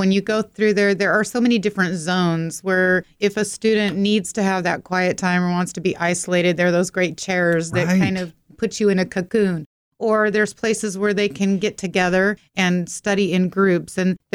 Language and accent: English; Layton, Utah, United States; because I grew up in Layton, and their library was in this little old house